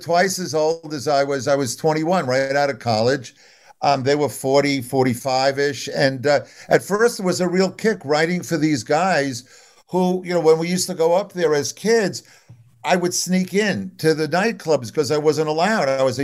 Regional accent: Long Island, New York, United States; also born or lived in Brooklyn; Yeah, we grew up on Long Island. This is after my father had a couple of very good seasons. We moved out of Brooklyn, moved to Long Island.

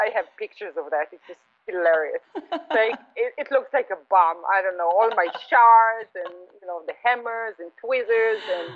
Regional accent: Israel; growing up in Israel, I was always like fascinated with shards and archaeology. And actually, the kibbutz where I grew up, it's sitting right next to the royal palace of King Ehab.

